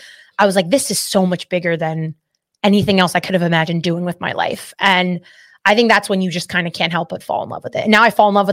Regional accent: New Jersey, United States; because I'm from New Jersey and that's how we all are.

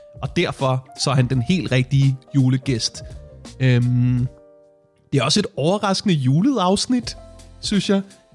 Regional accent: Værløse, Capital Region of Denmark, Denmark; born there; Jeg kommer selv til at fejre jul i min fødeby Værløse.

